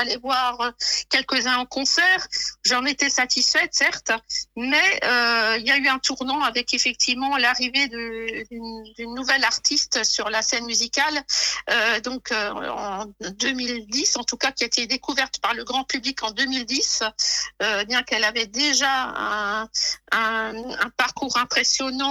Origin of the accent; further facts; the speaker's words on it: Mulhouse, Grand Est, France; mon premier concert était celui de … dans ma ville natale de Mulhouse.